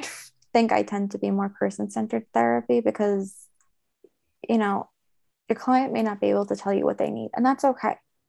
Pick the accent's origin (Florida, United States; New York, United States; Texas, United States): New York, United States; New York City; And because I'm just from New York, it's like the best places to cry in public in New York City.